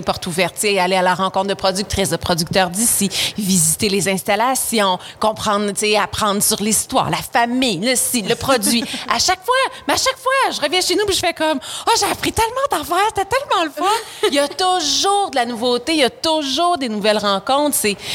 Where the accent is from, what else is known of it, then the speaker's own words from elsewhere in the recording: Roxton Pond, Quebec, Canada; j'ai grandi à Raxton Pound, qui est un village tout près de Granby, puis j'étais dans le village, entourée de ferme, mais j'ai pas grandi sur une ferme. J'ai fait de la campagne